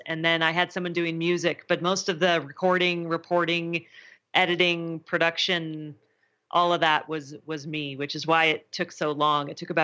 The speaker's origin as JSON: {"language": "English", "town": "Idaho Falls", "region": "Idaho", "country": "United States", "tie": "born or raised there", "also_born_or_lived": "Washington, D.C.", "said": "So I grew up in Idaho Falls, which is where you guys are, and then kind of bounced around the U.S. a little bit and ended up living in Washington, D.C."}